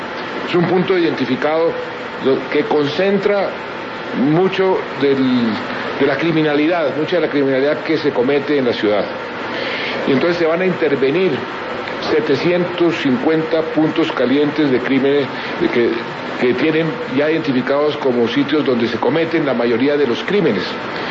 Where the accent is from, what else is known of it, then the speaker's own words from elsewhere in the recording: Bogotá, Colombia; yo soy bogotano, quiero como ninguno a mi ciudad amable